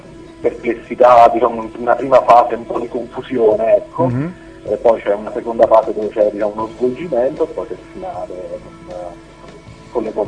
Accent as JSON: {"language": "Italian", "town": "Rome", "region": "Lazio", "country": "Italy", "said": "io sono originario di Roma, dove ho iniziato a suonare nell'ambiente underground romano."}